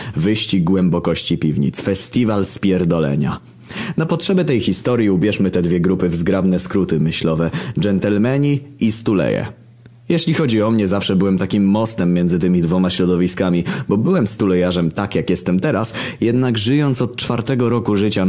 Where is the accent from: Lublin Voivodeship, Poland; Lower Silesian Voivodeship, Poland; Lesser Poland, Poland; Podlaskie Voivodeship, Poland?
Lower Silesian Voivodeship, Poland; posiada trochę więcej rzeczy do zobaczenia niż jest u nas we Wrocławiu, czy w którymkolwiek podobnych rozmiarów mieście. To znaczy, mieszkałem i chodziłem do szkoły pod Wrocławiem, ale uwierzcie, że wiem, o czym mówię.